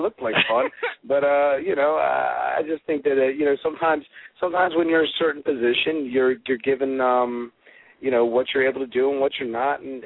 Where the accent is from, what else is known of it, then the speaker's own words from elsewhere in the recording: Margate, New Jersey, United States; Hey, I'm from Margate. You know what? Margate. I come from white bread Margate.